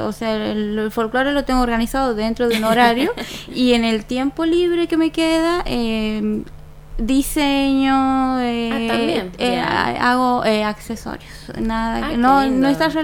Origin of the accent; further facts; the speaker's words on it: Quimilí, Santiago del Estero, Argentina; Soy del interior, soy de Quimilí.